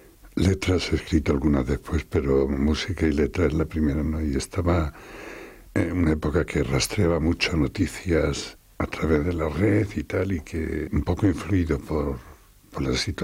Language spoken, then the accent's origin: Spanish; Extremadura, Spain; yo empecé haciendo canciones muy influenciado por el folk de mi tierra, ¿no? Por la música popular extremeña.